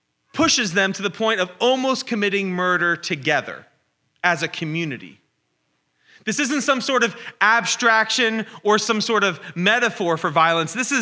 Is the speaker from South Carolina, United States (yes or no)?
no; Pennsylvania, United States; I'm from Pennsylvania, and we don't say that where I'm from, and I definitely didn't understand what it meant.